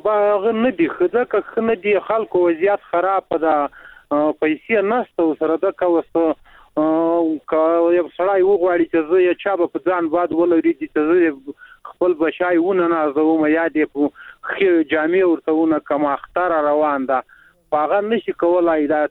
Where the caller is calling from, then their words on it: Logar, Afghanistan; د لوګر ولایت نه مې د سراډی کني ولې